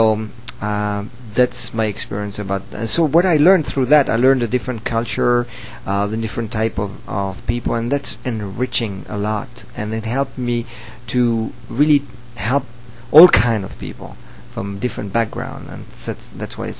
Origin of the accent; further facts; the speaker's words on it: Switzerland; also born or lived in France; but originally I'm from Switzerland. I'm born in Switzerland, and I lived in France and Switzerland at the same time. Actually, I live all over Europe.